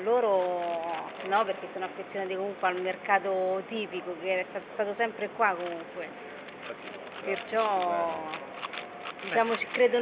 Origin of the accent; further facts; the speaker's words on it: Rome, Lazio, Italy; tra Testaccio e Trastevere. Ho fatto un po' di scuole qua, un po' di scuola a Trastevere. Ho diviso un po' le due zone